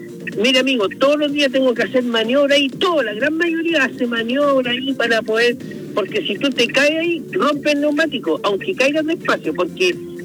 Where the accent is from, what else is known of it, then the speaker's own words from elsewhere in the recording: Valparaíso, Chile; soy de Valparaíso y mi recorrido es Valparaíso y en la Plaza Sotomayor.